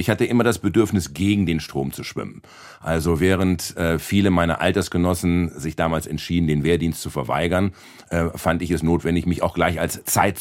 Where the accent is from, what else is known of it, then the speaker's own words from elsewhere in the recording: Bielefeld, North Rhine-Westphalia, Germany; ich komme aus Bielefeld, mein Vater war dort Rechtsanwalt.